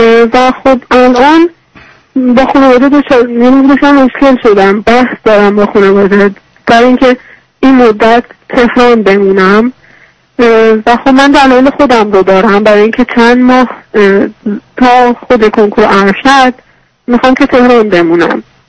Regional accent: Tabriz, East Azerbaijan, Iran; من الان 22 سالمه، اهل تبریز هستم

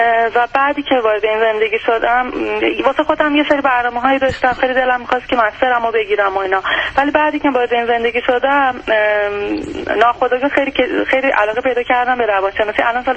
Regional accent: Iran; من ایرانی هستم

